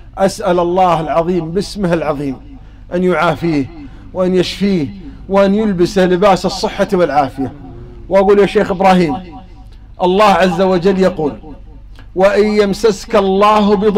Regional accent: Qatar; الشباب عندنا في قطر

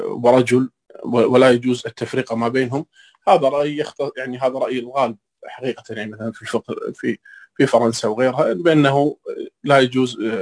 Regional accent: Kuwait; سواء عندنا في الكويت أمام محاكمنا أو في الدول التي تطبق الشريعة الإسلامية

